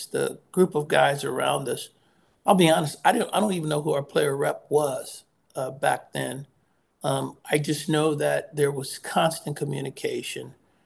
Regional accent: Oakland, California, United States; I mean, I was playing in Oakland, California. I was playing in my hometown.

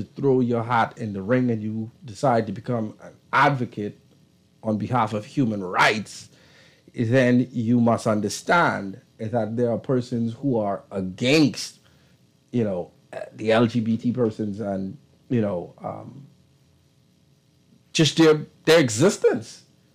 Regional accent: Bahamas; but I was born in the Bahamas. And so I respect and I love the 242. I bleed 242. I am Bahamian to the core, but I do not forget my roots.

